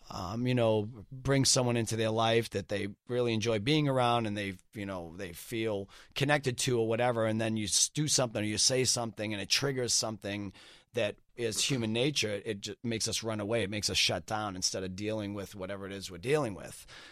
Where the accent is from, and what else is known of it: Boston, Massachusetts, United States; born or raised there